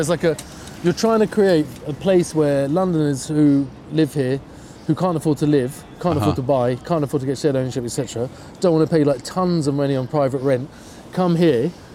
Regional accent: New York, United States; I'm from New York. This is how we stoop.

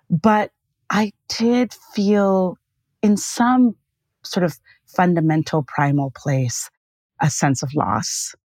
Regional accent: Kanpur, Uttar Pradesh, India; moved away; So we moved to Virginia our first year, and I had grown up in Kanpur, born and raised in Kanpur up till then. And Kanpur, for those who don't know, is a huge urban city in northern India.

